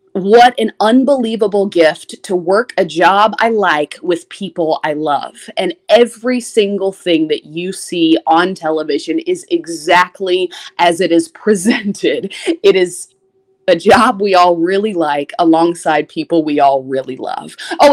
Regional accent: Tallahassee, Florida, United States; And I started in local news, my hometown, in Tallahassee.

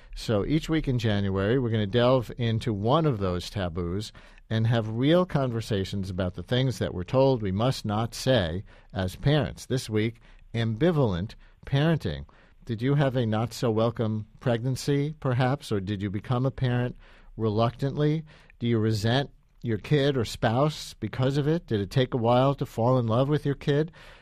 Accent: United States; now in New York City, United States; I'm an American, and we were working in Beijing back then, 1985

